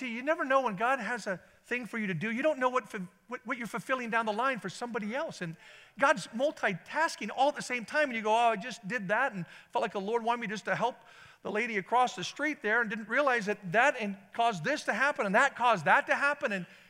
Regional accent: Idaho, United States; I'm from Idaho, football player.

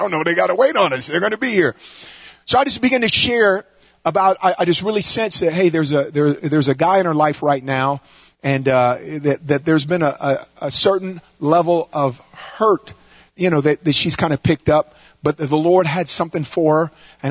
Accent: California, United States; Now, we're from California. We're out here.

